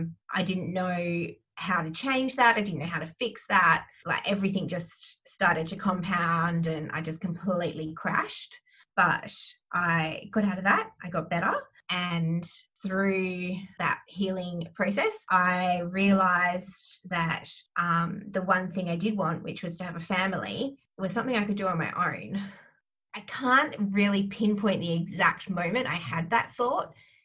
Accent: Perth, Western Australia, Australia; I am from Perth, Western Australia. I am 33 at the moment.

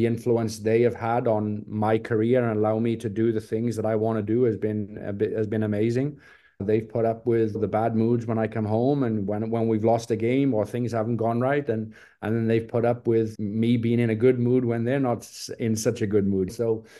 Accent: England, United Kingdom; now in Dallas, United States; And Brian, being an English guy himself, kind of understood what I needed and all those things.

